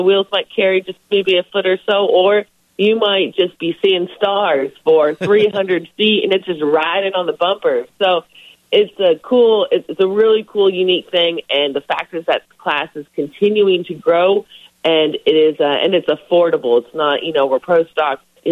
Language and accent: English; California, United States; now in Indianapolis, United States; a lot of us live in Indianapolis when we're transplants. I'm from Southern California.